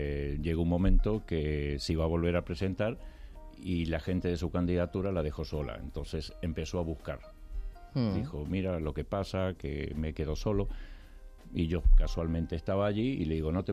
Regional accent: Argentina; now in Braojos, Spain; Yo me vine de Argentina con mi abuelo, me busqué la vida, empecé a trabajar

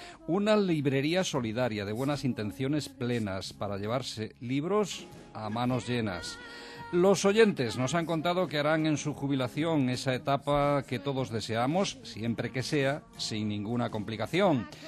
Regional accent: Huelva, Andalusia, Spain; un chaparrón como los de mi tierra en Huelva

